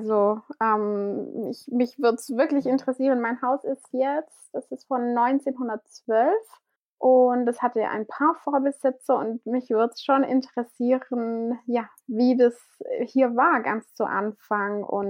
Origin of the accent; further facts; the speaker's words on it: Southern Germany, Germany; ich komme hier aus Süddeutschland. Ich wohne so ungefähr eine Stunde nördlich vom Bodensee